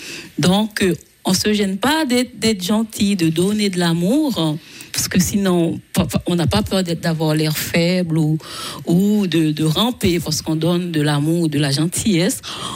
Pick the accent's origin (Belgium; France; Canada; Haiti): Haiti; Oui, c'est vrai que j'ai grandi en Haïti et j'en suis très fière.